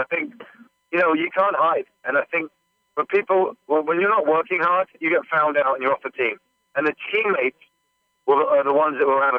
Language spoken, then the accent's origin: English; Canada; I grew up in Canada as well.